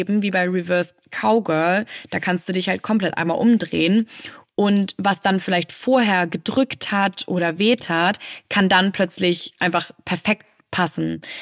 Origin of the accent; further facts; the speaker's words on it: Bavaria, Germany; Als Bayerin muss man natürlich auch die Weißwurst-Postkarten verschicken.